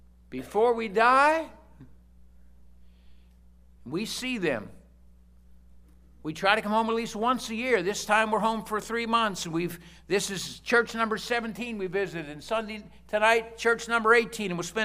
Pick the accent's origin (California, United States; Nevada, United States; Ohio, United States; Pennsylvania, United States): Pennsylvania, United States; I'm from Pennsylvania. You'll have to forgive me.